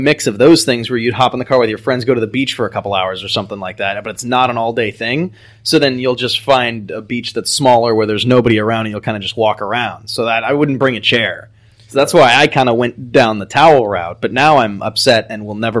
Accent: California, United States; So I'm from the Valley. So when you're up in the San Fernando Valley, you have two kind of ways you can go to the beach.

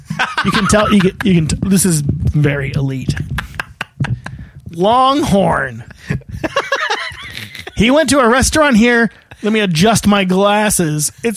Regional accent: Maryland, United States; I don't remember summers being this miserable as a kid growing up in Maryland.

